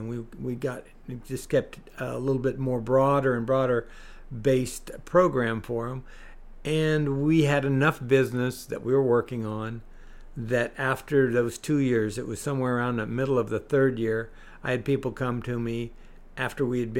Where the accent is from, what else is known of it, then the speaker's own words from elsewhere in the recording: Modesto, California, United States; along with some local things around my hometown here of Modesto, in and around, 40, 50 miles of here.